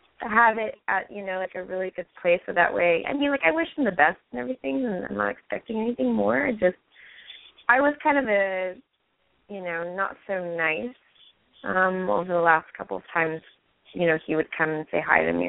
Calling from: New York, United States; I'm calling in from New York.

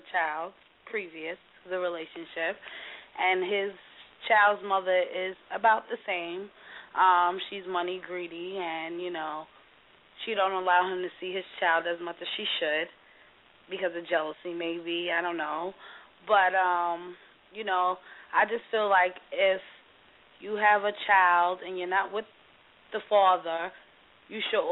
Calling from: Brooklyn, New York, United States; I'm calling from Brooklyn.

